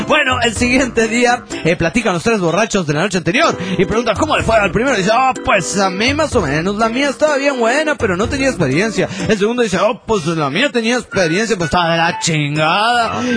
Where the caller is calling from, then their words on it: Tuxtla Gutiérrez, Chiapas, Mexico; de Tuxtla Gutiérrez, Chiapas, México.